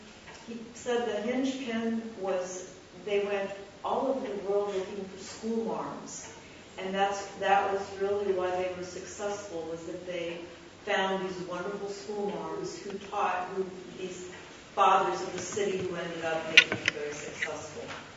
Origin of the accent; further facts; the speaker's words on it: Cleveland, Ohio, United States; This is I'm from Cleveland, Ohio, and I'm just here, and I wanted to hear your lecture on this.